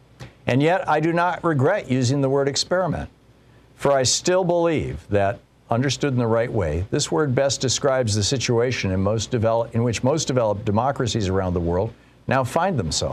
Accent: Germany; first language German; English is a second language; German is my mother tongue, but after going to college in Britain and grad school in America, I'm now more comfortable talking about politics in English.

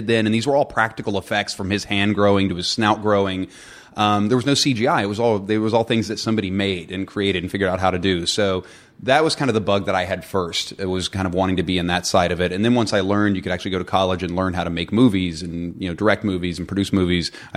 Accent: West Virginia, United States; And I grew up in West Virginia, and so Hollywood was a million miles away.

